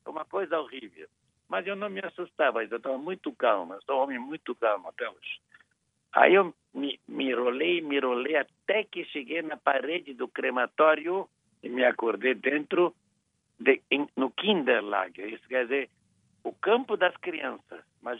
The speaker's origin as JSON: {"language": "Portuguese", "country": "Hungary", "second_language": "Portuguese", "moved": "yes", "said": "você, de onde você vem? Da Hungria."}